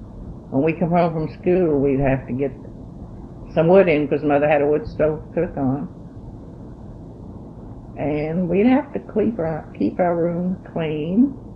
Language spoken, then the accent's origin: English; La Crosse, Texas, United States; born there; I was born in La Crosse, Texas.